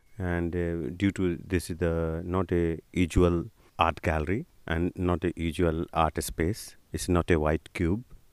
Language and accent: English; India; English is a second language; I came from India. I live and work in New Delhi, outside of New Delhi.